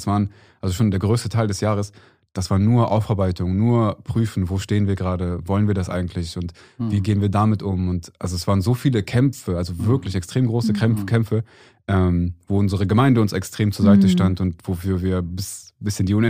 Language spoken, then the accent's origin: German; Cologne, North Rhine-Westphalia, Germany; wir kommen aus Köln und wir sind in der Evangelischen Freikirche Köln-Ostheim.